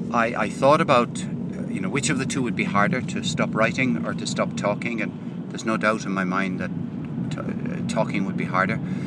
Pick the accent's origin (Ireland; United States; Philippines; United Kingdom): Ireland; Limerick, Munster; And it would be fairly universal in the days that I grew up living in Limerick.